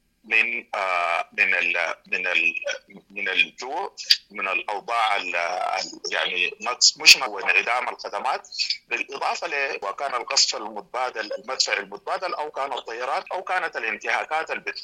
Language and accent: Arabic; Sudan; نحن سودانيين